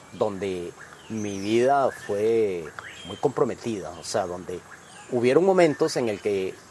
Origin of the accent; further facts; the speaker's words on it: Costa Rica; Soy biólogo costarricense y he sobrevivido a la mordedura de una terciopelo.